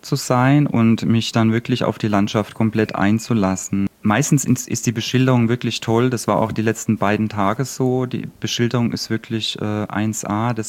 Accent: Mannheim, Baden-Württemberg, Germany; also born or lived in Palatinate Forest; bin aus Mannheim, geboren im Pfälzerwald. Also ich komme auch aus einer Waldregion, auch aus dem Mittelgebirge.

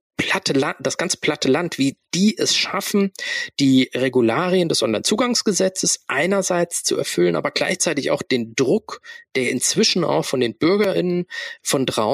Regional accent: Rhineland-Palatinate, Germany; Hier in Rheinland-Pfalz, wo ich herkomme

